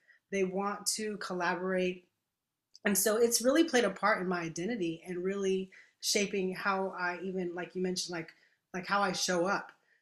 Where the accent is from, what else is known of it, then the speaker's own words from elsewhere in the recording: Los Angeles, California, United States; now in Austin, United States; I live in Austin, Texas, and we are very innovative here. We're very caring. I'm originally from Los Angeles, so I know there's a difference.